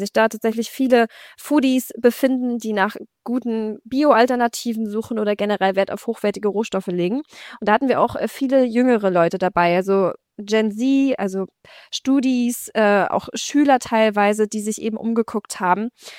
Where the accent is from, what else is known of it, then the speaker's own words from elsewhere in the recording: Lübeck, Schleswig-Holstein, Germany; Ich komme aus Lübeck